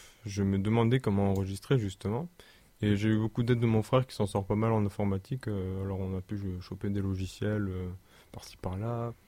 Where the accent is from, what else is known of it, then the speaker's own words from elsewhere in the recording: France; parce que voilà, on est français, pour nous c'est la langue que parlent à la fois tous les connards qu'on connaît